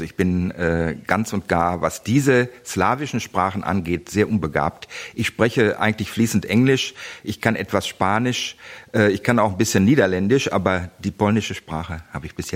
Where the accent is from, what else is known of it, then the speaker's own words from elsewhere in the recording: Arnsberg, North Rhine-Westphalia, Germany; born there; Ich bin gebürtiger Sauerländer, Arnsberg in Westfalen gelegen.